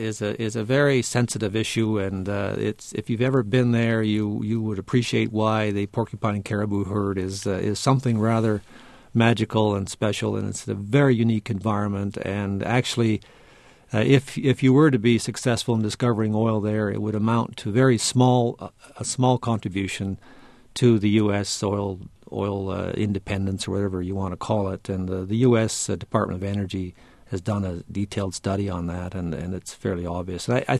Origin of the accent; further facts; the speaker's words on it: Canada; and my accent might not betray it, I'm a Canadian.